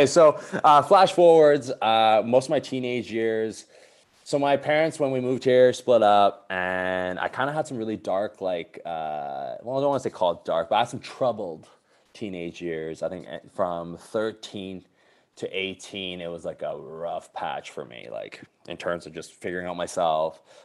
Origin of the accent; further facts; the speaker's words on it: Calgary, Alberta, Canada; born there; also born or lived in Hong Kong; now in Vancouver, Canada; So I moved to Vancouver. I'm from, well, actually I was born in Calgary. Then I moved to Hong Kong for 12 years.